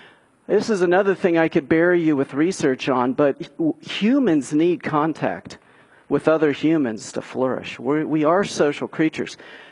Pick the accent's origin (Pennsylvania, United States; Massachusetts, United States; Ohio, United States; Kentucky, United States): Ohio, United States; Westerville; I'm from Westerville, and I was there on Tuesday night when the Democratic National Debate was happening back in October.